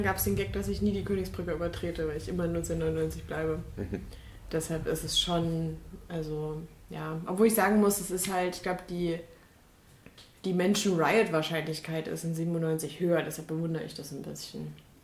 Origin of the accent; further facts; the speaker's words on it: Meissen, Saxony, Germany; born there; Ich habe es 35 Kilometer weit geschafft, ich bin in Meißen geboren.